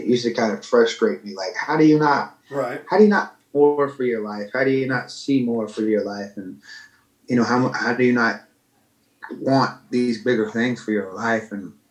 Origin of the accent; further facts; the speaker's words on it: Conyers, Georgia, United States; It's like my hometown Conyers looks so much better now than it did when I hated it.